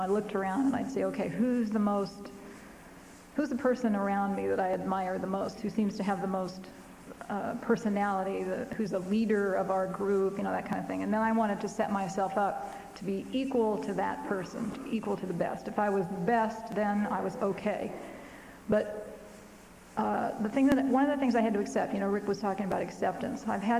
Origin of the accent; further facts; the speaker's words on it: Midwest, United States; born there; Anyway, I'm not a Los Angeles native. I was born in the Midwest.